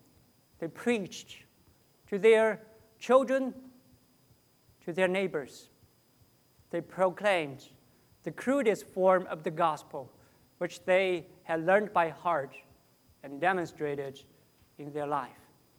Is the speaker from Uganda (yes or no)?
no; China; Brothers and sisters, I came from China And I am always amazed by the rapid growth of the church in China.